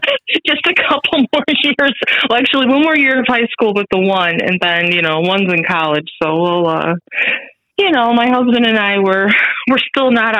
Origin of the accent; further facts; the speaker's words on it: Chesterfield, Michigan, United States; I'm from Chesterfield, Michigan. I'm about 20 miles north of Detroit, so I'm considered in the suburbs of Detroit.